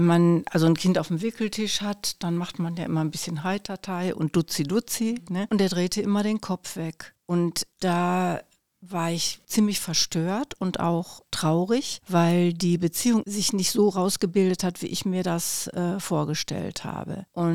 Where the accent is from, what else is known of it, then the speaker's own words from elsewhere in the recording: Recklinghausen, North Rhine-Westphalia, Germany; Ich bin 74 Jahre alt und ich komme aus Recklinghausen.